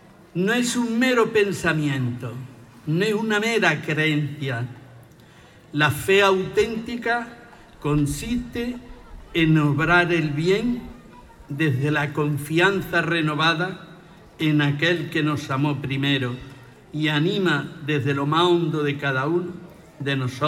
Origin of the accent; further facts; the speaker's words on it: Fuente Palmera, Andalusia, Spain; born there; Nací en Fuente Palmera hace muchos años ya.